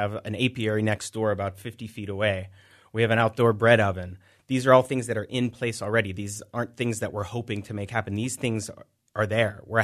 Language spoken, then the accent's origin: English; McKees Rocks, Pennsylvania, United States; I grew up in McKees Rocks, which is a neighborhood that also has seen better days